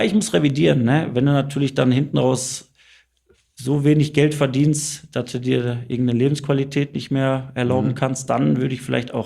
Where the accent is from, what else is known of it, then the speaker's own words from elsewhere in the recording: Bottrop, North Rhine-Westphalia, Germany; Ich komme aus Bottrop von dort.